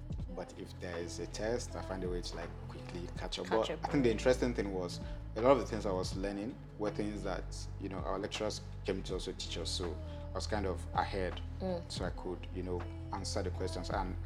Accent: Jos, Plateau, Nigeria; most of just growing up in Jos, kind of like a really fun place. Really cool things to do with the periodic crisis and all of that.

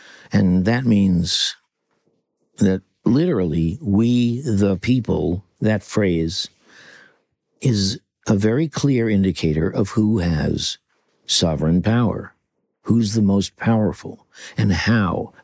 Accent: United States; I'm an American, and I really am an American, and I really love being an American.

